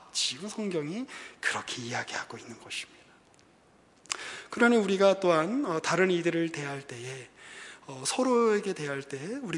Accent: South Korea; born there; 왜 대한민국에서 태어나게 해주셨습니까?

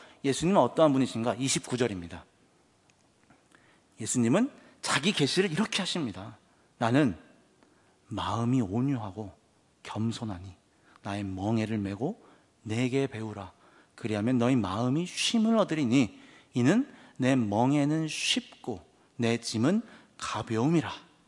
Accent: Jeju, South Korea; 전 고향이 제주도입니다. 한라산 등산을 이제 자주 엄청나게 하죠.

